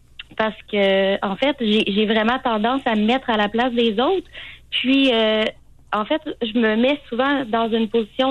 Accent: Quebec City, Quebec, Canada; Ben, je viens de Québec, la ville de Québec.

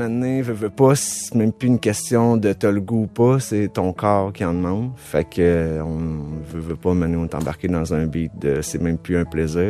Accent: Windsor, Quebec, Canada; also born or lived in Sherbrooke; Je suis né à Sherbrooke. Ma mère s'est divorcée d'avec mon père, j'avais 12 ans. Ça marchait pas vraiment bien avec mon père. J'étais allé vivre avec ma mère à Windsor. De fil en aiguille, j'ai été à l'école là-bas.

